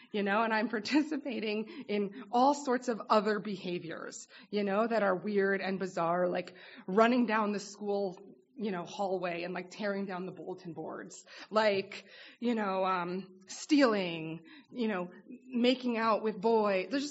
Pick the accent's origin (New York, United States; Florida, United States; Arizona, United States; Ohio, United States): New York, United States; New York City; I grew up in New York City.